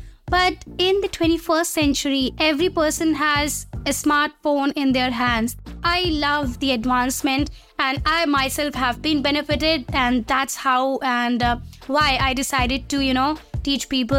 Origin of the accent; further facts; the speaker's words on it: India; I'm from India.